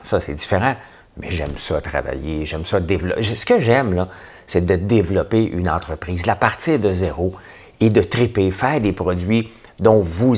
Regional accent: Notre-Dame-de-la-Paix, Quebec, Canada; mon coin, à Saint-André-Avelin, Saint-André-d'Avelin, hein, on est des Avelinois. Je viens aussi, ben, mon vrai village, c'est Notre-Dame-de-la-Paix, mais on était trop gênés de le dire. Maintenant, je suis fier de le dire. Et ça s'appelle les pacificiens. On est des pacificiens.

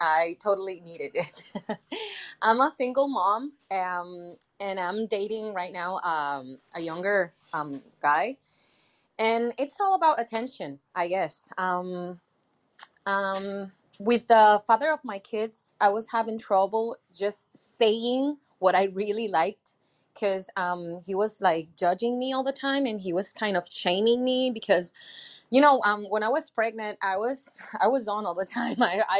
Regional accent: Puerto Rico; I'm from Puerto Rico.

